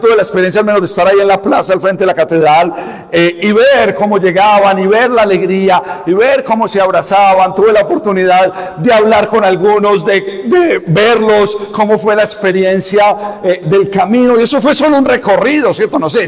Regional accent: Colombia; now in United States; llegamos huyendo de Colombia a Estados Unidos con $200 en el bolsillo, empezar de nada, viviendo en garajes

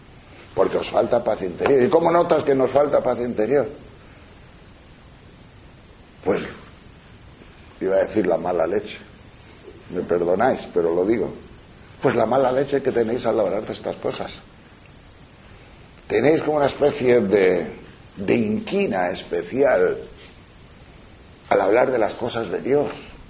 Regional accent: León, Castile and León, Spain; Pues esa es la palabra jorugar. Hablo de León, yo soy de León.

